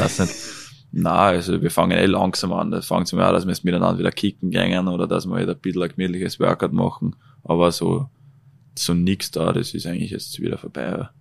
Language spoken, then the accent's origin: German; Linz, Upper Austria, Austria; Natürlich bin ich auch ein Linzer, das heißt, ich bin einfach unter meiner Leiter da und das taugt mir.